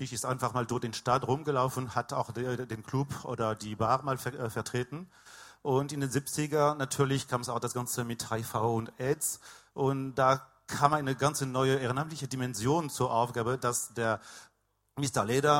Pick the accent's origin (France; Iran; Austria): France; now in Munich, Germany; Ja, lange her komme ich aus Frankreich. Ich bin auch Deutsch-Franzose. Wohne seit 16 Jahren in München, schon ganz gut eingelebt hier.